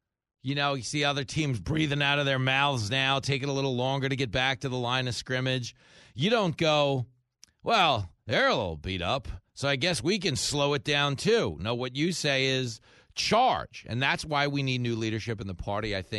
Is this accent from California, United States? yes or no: yes; California, United States; So this is my question as a Californian